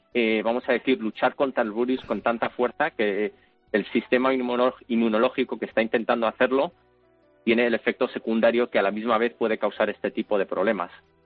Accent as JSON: {"language": "Spanish", "town": "Madrid", "region": "Community of Madrid", "country": "Spain", "tie": "born or raised there", "moved": "as an adult", "said": "Me crié en Madrid y me vine para acá a estudiar y aquí me he quedado."}